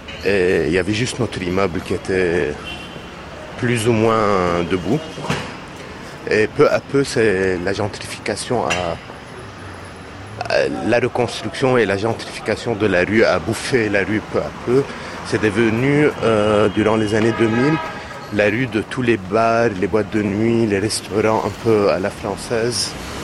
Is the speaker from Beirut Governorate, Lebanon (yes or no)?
yes; Beirut, Beirut Governorate, Lebanon; C'est là où j'ai grandi.